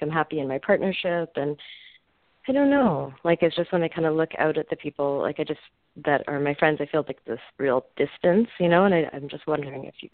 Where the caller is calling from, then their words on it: California, United States; I'm calling from California.